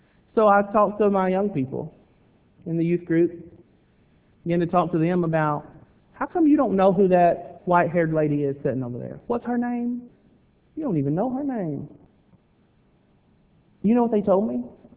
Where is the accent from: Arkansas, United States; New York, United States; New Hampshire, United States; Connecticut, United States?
Arkansas, United States; Willisville; I grew up in Willisville. 18, I moved off to college.